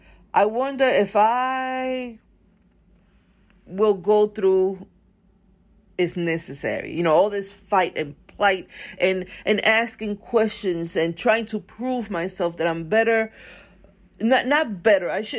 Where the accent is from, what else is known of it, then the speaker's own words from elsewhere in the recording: Puerto Rico; also born or lived in Brooklyn, United States; I'm from Brooklyn. My parents are Puerto Rican. And I was raised in Puerto Rico.